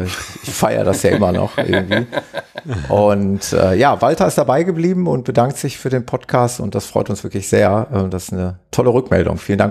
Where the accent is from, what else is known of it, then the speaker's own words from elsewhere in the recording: Gelsenkirchen, North Rhine-Westphalia, Germany; Ich komme aus Gelsenkirchen, aus dem schönen Ruhrgebiet und bin stolzer Familienvater.